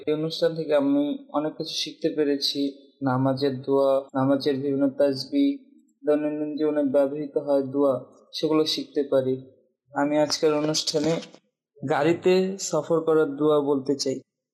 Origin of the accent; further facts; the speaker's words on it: Munshiganj, Dhaka Division, Bangladesh; আমার বাড়ি মুন্সিগঞ্জ।